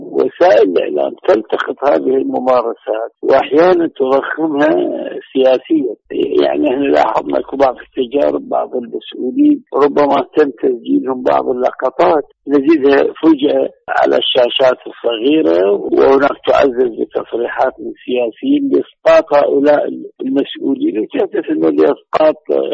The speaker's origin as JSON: {"language": "Arabic", "country": "Iraq", "said": "وكما حدث عندنا بالعراق وبوقت مبكر"}